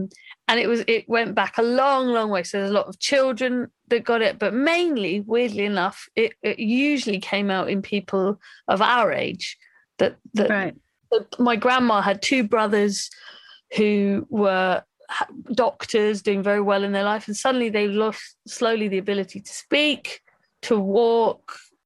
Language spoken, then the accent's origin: English; London, United Kingdom; I'm from London. I grew up in Muswell Hill.